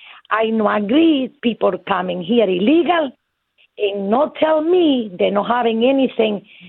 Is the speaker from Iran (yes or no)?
no; Cuba; English is a second language; now in United States; We came from Cuba 52 years ago, and we have to wait our time 5 years in Cuba before we can come into this country.